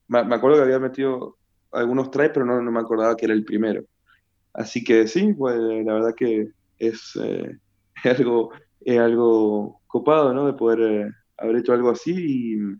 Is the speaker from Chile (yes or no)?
no; Argentina; cuando me pregunta de dónde soy, le digo, Argentina.